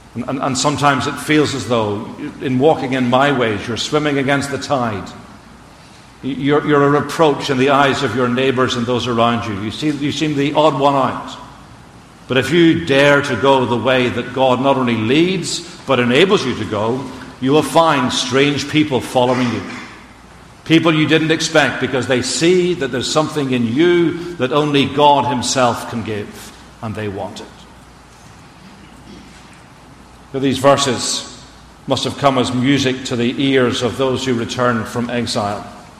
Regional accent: Northern Ireland, United Kingdom; When we were growing up in Ireland, in the midst of the troubles

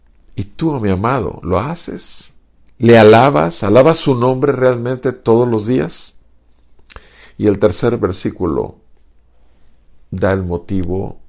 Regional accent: Tampico, Tamaulipas, Mexico; Nací en Tampico, soy ciudadano de Tampico

